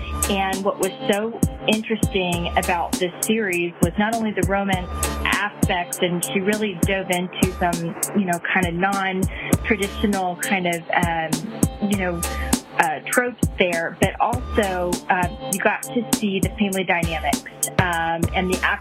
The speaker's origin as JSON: {"language": "English", "region": "Texas", "country": "United States", "said": "I'm from Texas."}